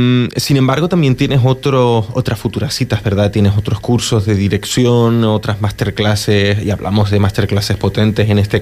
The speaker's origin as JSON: {"language": "Spanish", "region": "Canary Islands", "country": "Spain", "said": "cuando somos canarios y sales de tu casa para, es decir, de la casa donde naciste, donde te criaste"}